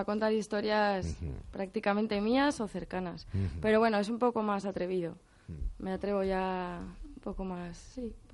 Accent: León, Castile and León, Spain; lo vamos a ir a grabar a León, a mi tierra.

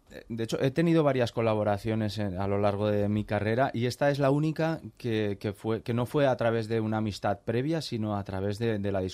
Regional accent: Huesca, Aragon, Spain; mis apellidos son peculiares, son de la zona del Pirineo, yo soy de Huesca.

